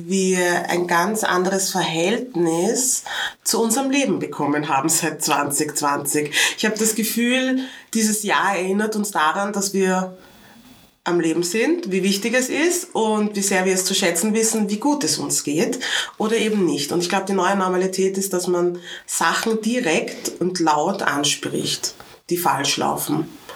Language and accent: German; Vienna, Austria; Was soll ich erzählen? Ich bin Wienerin, geboren und aufgewachsen in Wien